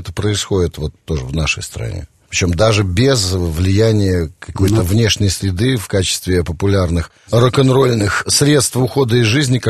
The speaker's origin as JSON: {"language": "Russian", "country": "Belarus", "said": "Мы, белорусы, не пробивные, не амбициозные."}